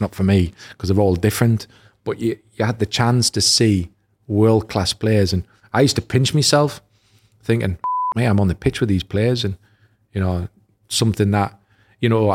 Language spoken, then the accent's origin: English; North East England, United Kingdom; Probably because I was from the North East.